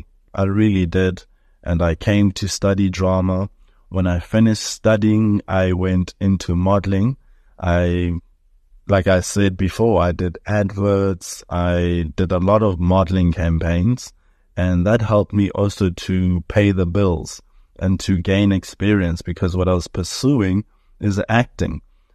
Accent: Dobsonville, Gauteng, South Africa; born there; So I was born in Dobsonville. Early childhood memory would be in Snake Park. I lived there with my grandmother.

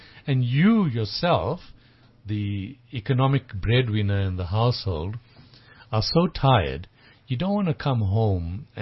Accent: Durban, KwaZulu-Natal, South Africa; I grew up in Durban.

